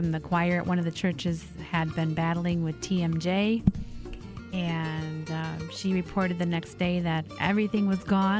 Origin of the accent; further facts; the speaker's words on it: Milwaukee, Wisconsin, United States; Just came back from Milwaukee, Wisconsin, my hometown.